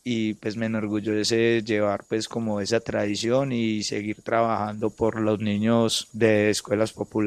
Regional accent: Medellín, Antioquia, Colombia; Pues yo vengo de Medellín, del 12 de octubre, es una escuela popular donde han salido muchos luchadores.

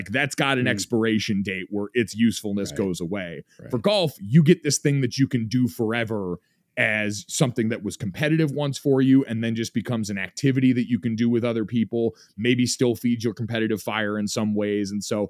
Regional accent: Avon, Connecticut, United States; So I grew up in Avon, Connecticut, which is incredibly suburban, incredibly white, incredibly country club.

